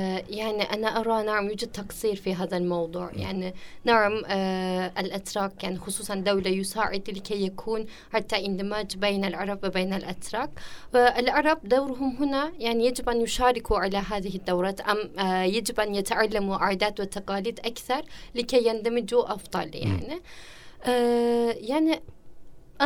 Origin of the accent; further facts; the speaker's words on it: Black Sea Region, Turkey; Arabic is a second language; وعندما أقول أنا من البحر الأسود